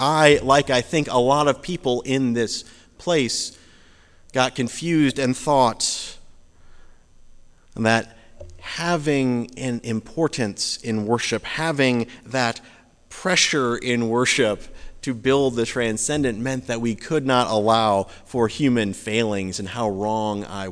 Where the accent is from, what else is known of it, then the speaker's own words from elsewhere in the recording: Iowa City, Iowa, United States; Despite the fact that I grew up in the Congregational Church, UCC, in Iowa City